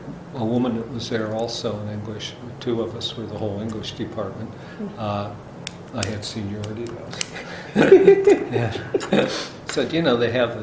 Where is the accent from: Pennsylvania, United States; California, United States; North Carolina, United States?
Pennsylvania, United States; Greenville; also born or lived in Mercer; I grew up on a farm outside Greenville, Pennsylvania, three miles south of town